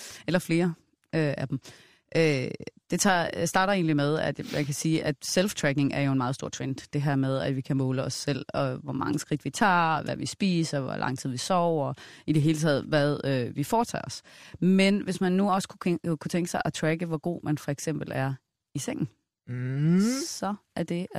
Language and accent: Danish; Vejle, Region of Southern Denmark, Denmark; fra da jeg var teenager hjemme i Vejle